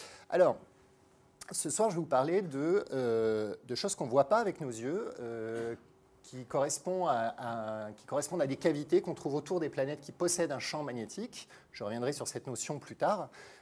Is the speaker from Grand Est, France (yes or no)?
no; Marseille, Provence-Alpes-Côte d'Azur, France; Effectivement, je viens de Marseille, j'y étais ce matin